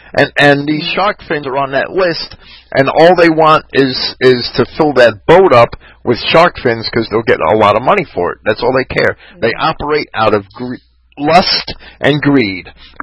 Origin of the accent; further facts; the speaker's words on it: Jersey City, New Jersey, United States; also born or lived in Bayonne; And I grew up in Jersey City, but I had moved to Bayonne at 16.